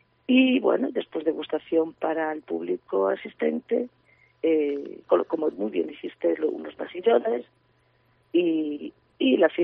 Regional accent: Ferrol, Galicia, Spain; yo no recalco, y eso que soy de Ferrol, no recalco que es un sitio maravilloso para visitar

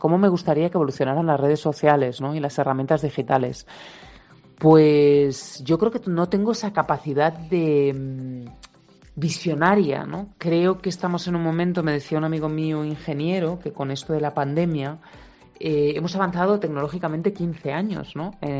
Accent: Barcelona, Catalonia, Spain; yo ya sabes que soy de Barcelona.

